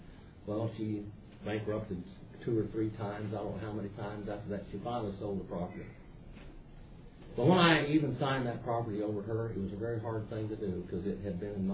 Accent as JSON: {"language": "English", "country": "United States", "said": "American Indians, you know, I'm an Indian, and they're not the super race, by the way."}